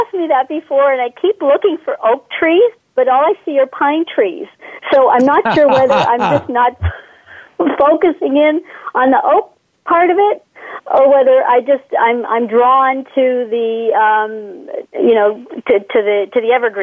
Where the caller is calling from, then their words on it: Oakville, Ontario, Canada; Calling from Oakville, Ontario, Canada.